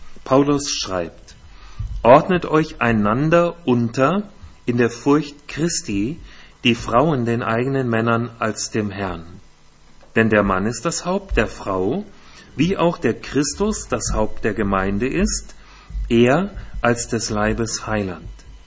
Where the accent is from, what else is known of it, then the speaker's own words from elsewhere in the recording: Hesse, Germany; accent: North Hessian; also born or lived in Baden-Württemberg; Ja, wir leben im Landkreis Fulda in Hessen. Ich bin ein Hesse, wie ihr vielleicht an meiner Sprache hört. Ein Nordhesse und meine Kinder sind beide in Baden geboren. Wir haben 20 Jahre in Baden-Württemberg gelebt, Karlsruhe und Mannheim und da sind sie geboren.